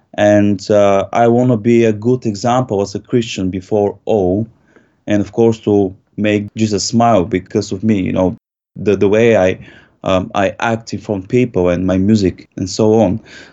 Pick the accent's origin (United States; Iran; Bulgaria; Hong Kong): Bulgaria; I'm from Bulgaria originally